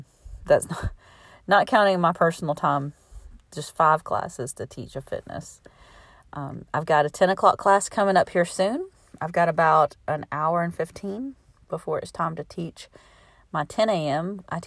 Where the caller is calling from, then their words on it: Alabama, United States; I am podcasting from Alabama in USA.